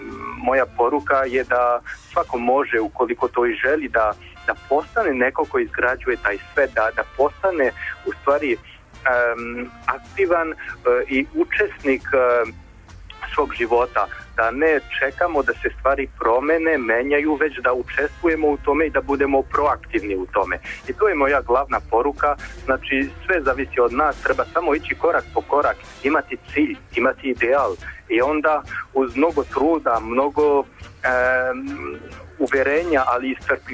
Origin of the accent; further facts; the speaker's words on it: France; Serbian is a second language; now in Serbia; A otkad imam srpsko državljanstvo, u stvari, to je zvanični pečat na moje osjećanja. Ja sam Francuz, ja sam i sada srpski državljanin.